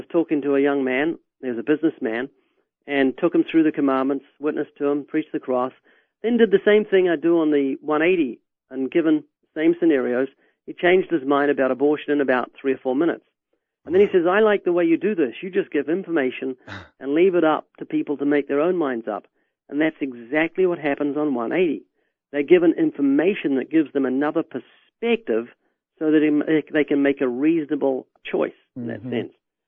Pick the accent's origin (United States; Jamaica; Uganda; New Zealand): New Zealand; I'm from New Zealand. I live down under. And for a New Zealander, the direction you're pointing isn't up, it's down.